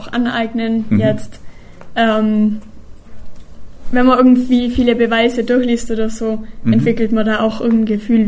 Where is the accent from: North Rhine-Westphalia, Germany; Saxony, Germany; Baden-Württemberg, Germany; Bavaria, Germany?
Bavaria, Germany; Also ich komme ja aus Bayern